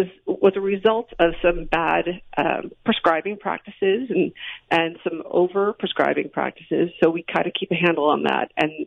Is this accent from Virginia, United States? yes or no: no; Chicago, Illinois, United States; So I grew up in Chicago. I went to college in Milwaukee.